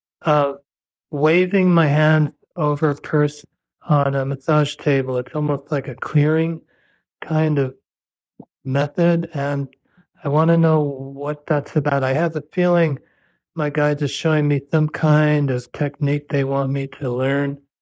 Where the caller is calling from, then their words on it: New York City, New York, United States; from New York City calling.